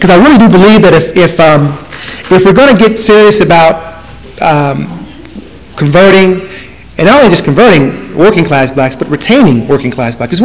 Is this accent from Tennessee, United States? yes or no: yes; Nashville, Tennessee, United States; Such as, I grew up in Nashville, Tennessee.